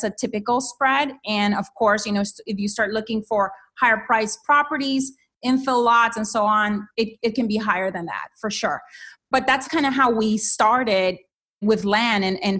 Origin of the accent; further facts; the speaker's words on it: Honduras; moved away; So I am originally from Honduras, and I came here back in 1995